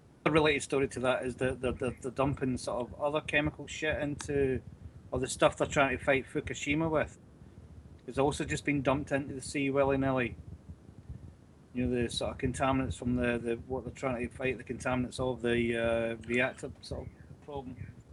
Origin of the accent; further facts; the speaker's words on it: Scotland, United Kingdom; Like in my hometown, in the estuary of the Clyde, there was, just when I was born, there was a whale that sort of washed up on the shore